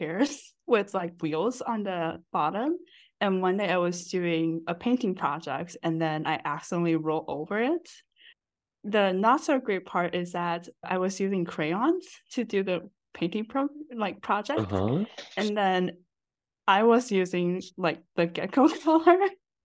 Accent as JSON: {"language": "English", "country": "Taiwan", "said": "I'm from Taiwan, and I accidentally murdered a gecko."}